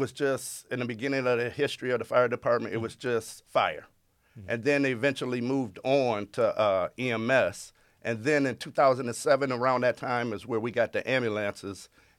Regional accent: Toledo, Ohio, United States; Yes, I was born and raised here in Toledo.

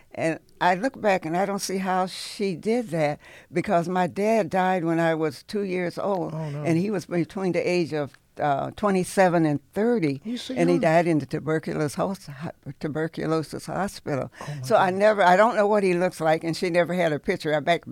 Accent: Toledo, Ohio, United States; born there; Well, I was born in Toledo, Ohio, on City Park Avenue.

